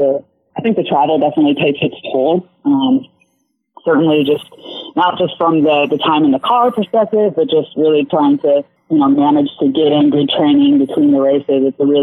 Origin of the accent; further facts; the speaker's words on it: Minneapolis, Minnesota, United States; which actually is in Minneapolis, which is pretty much my hometown.